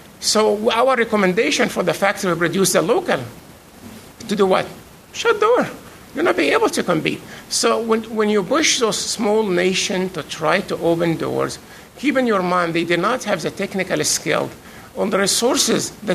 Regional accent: California, United States; they know I'm from California, and California is fighting to try to reverse the Supreme Court decision

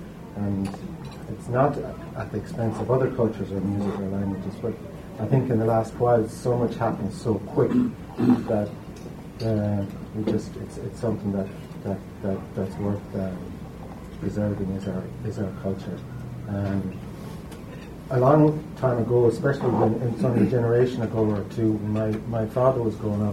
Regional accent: Ireland; moved away as an adult; now in New York City, United States; I moved out of Ireland in the 90s. I'm an immigrant from Ireland, but I moved to New York City. I live in Queens in New York City, which is, I suppose, one of the most multicultural places probably in the world.

